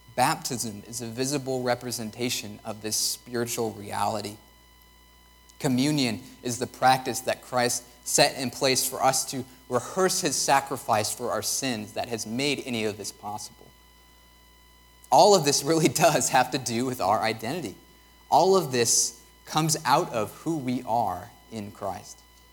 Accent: United States; I'm an American. I'm a husband. I'm a nerd.

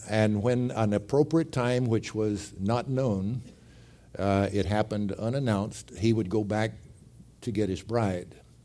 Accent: Groesbeck, Texas, United States; know where Groesbeck, Texas is? A few people do. Just talk to Brother Robert. He knows it. That's my hometown also.

